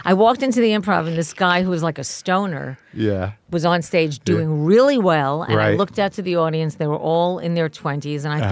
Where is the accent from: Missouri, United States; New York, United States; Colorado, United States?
New York, United States; Little Neck; I grew up in Queens.